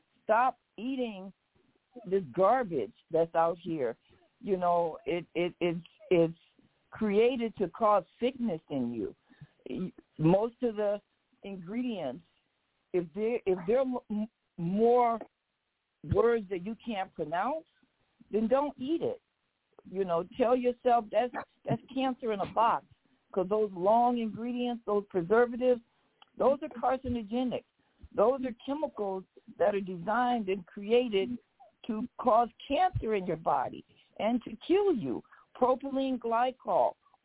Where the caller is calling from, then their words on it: Detroit, Michigan, United States; Okay, I'm calling from Detroit.